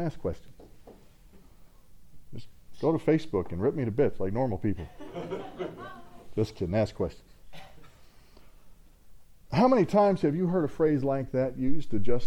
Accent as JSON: {"language": "English", "region": "Texas", "country": "United States", "tie": "born or raised there", "said": "if somebody were to write like a historical fiction novel about my life growing up in South Central Texas, it would be King of the Hill."}